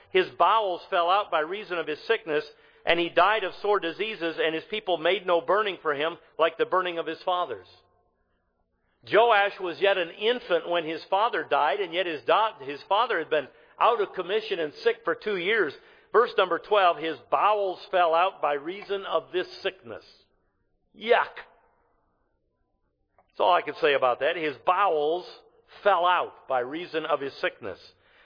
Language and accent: English; Detroit, Michigan, United States; was raised up in my hometown, up in Detroit.